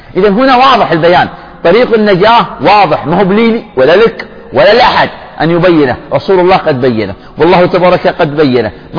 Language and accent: Arabic; Saudi Arabia; بلادنا المملكة العربية السعودية